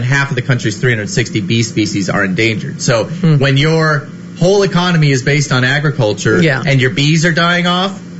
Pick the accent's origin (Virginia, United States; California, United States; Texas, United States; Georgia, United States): California, United States; I grew up in Southern California, so drought? Meh.